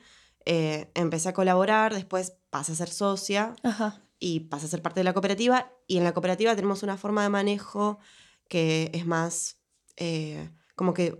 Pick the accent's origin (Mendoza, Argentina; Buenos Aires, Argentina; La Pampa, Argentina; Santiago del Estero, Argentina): Buenos Aires, Argentina; Bueno, yo soy de Buenos Aires, nací en Capital.